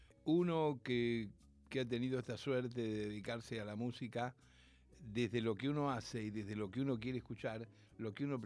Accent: Rosario, Santa Fe, Argentina; born there; nací en Rosario, soy nieto de andaluces y piamonteses.

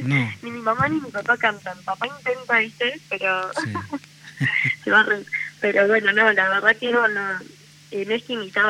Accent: Bahía Blanca, Buenos Aires Province, Argentina; él es de Bahía, somos todos de Bahía, y de Punta Alta en realidad, mis papás.

